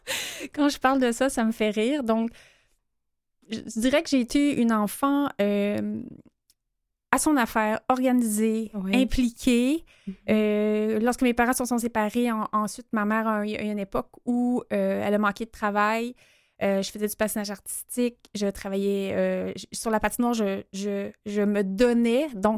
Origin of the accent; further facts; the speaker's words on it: Saint-Agapit, Quebec, Canada; je viens d'un petit village en banlieue de Québec, mais un petit village. Oui, un village en banlieue de Québec qui se nomme Saint-Agapi de Lotbinière.